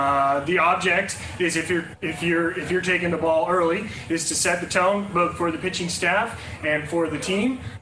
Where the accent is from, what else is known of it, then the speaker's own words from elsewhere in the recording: California, United States; Probably because we're both from Southern California, and we have a lot of the same interests